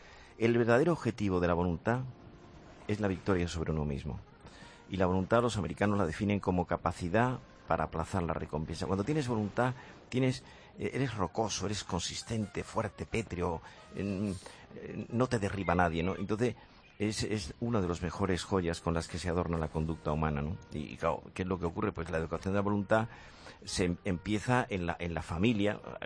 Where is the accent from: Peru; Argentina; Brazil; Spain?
Spain; Andalusia; yo tengo un defecto de fábrica, que soy andaluz